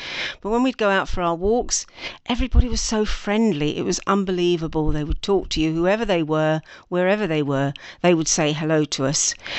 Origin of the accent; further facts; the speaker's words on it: Lewisham, London, United Kingdom; born there; I was born in Lewisham, which was on the boundary of the London area, many, many years ago.